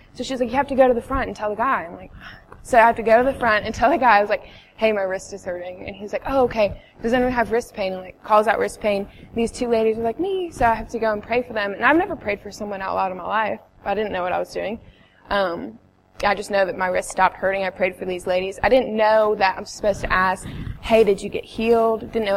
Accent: Maryland, United States; now in Selma, United States; I'm married to Luke. I'm not from Selma originally. I'm from Maryland. I moved here about like 3 years ago. I didn't grow up in a charismatic church.

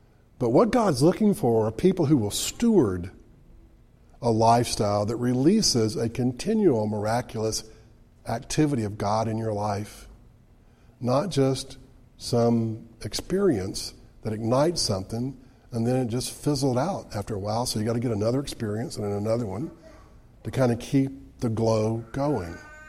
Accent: United States; I'm an American, right?

